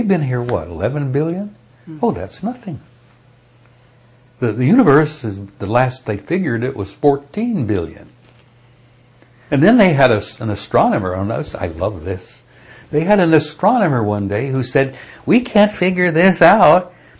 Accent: United States; This is a little bit of interest to me as an American.

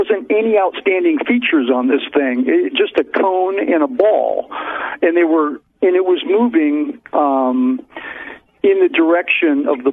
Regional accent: Seattle, Washington, United States; No, I'm actually from Seattle.

